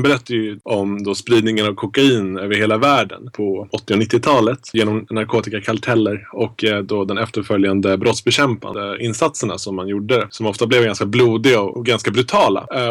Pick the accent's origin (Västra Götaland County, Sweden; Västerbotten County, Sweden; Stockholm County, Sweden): Stockholm County, Sweden; Stockholm; jag är från Stockholm, bor i Stockholm, pluggar på juristprogrammet i Stockholm.